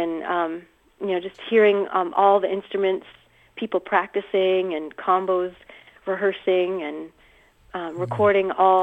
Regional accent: British Columbia, Canada; I grew up in British Columbia

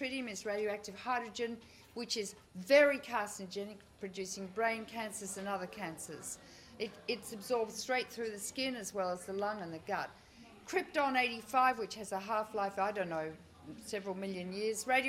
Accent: New South Wales, Australia; I'm from New South Wales.

